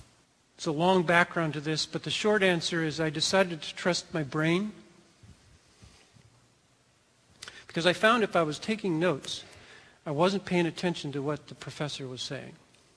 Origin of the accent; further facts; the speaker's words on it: California, United States; Now, Jim just said that, but I'm the expert because I'm from California.